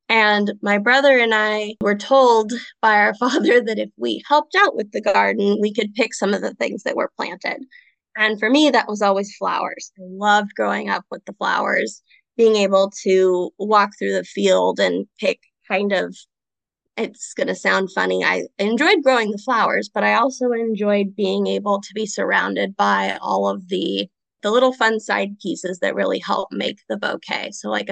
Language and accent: English; Grants Pass, Oregon, United States; my brain goes back to childhood and growing up in Southern Oregon. I was born and raised in Grants Pass on 5 acres, and I absolutely loved it.